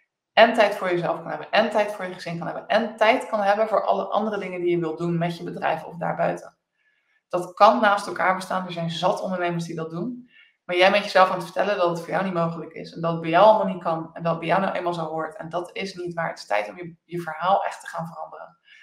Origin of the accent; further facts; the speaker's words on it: Rotterdam, South Holland, Netherlands; Ik ben Rotterdammer, ik hou van lekker nuchter en concreet en praktisch.